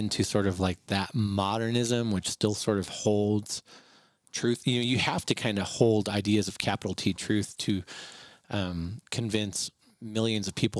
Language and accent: English; United States; Just as an American, the political movements that were made during World War I and World War II